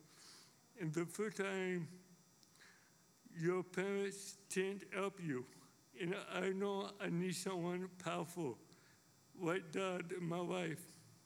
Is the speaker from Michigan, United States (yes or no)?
no; West Palm Beach, Florida, United States; born there; I was born in St. Mary Hospital in West Palm Beach, Florida. I have older brother and sister.